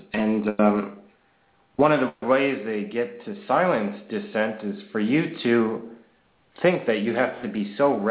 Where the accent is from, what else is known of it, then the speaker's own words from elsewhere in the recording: New Jersey, United States; I grew up in New Jersey.